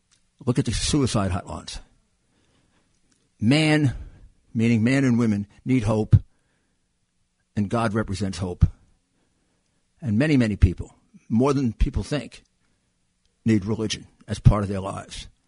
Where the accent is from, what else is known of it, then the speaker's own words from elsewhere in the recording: United States; as an American, you have to respect the primacy of freedom of religion.